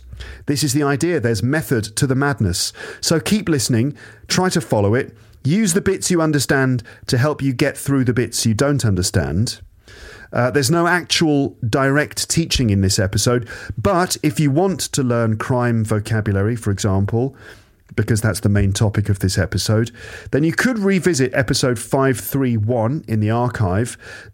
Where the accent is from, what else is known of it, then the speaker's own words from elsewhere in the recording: United Kingdom; I've noticed this not just as a British person myself, but just when communicating with people from different places